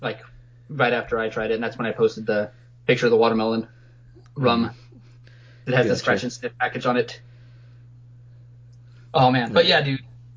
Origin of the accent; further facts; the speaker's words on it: New Jersey, United States; I'm from New Jersey.